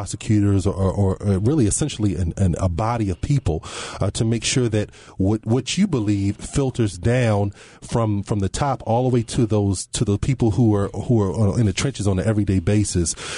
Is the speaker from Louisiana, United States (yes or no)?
no; Baltimore, Maryland, United States; I grew up in Baltimore, I've lived here all my life.